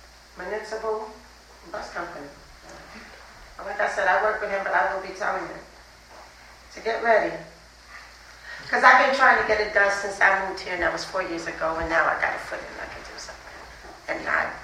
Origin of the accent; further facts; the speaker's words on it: Queens, New York, United States; Okay, I come from Queens, so.